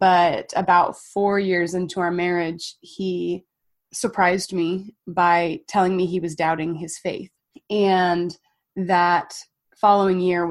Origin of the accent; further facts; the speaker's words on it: California, United States; I grew up in California.